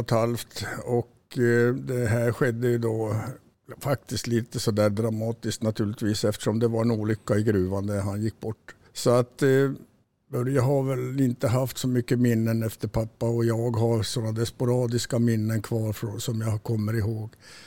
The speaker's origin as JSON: {"language": "Swedish", "town": "Kiruna", "region": "Norrbotten County", "country": "Sweden", "tie": "born there", "said": "Ja, jag är född i Kiruna faktiskt. Både jag och Börje har väl blivit född i Kiruna."}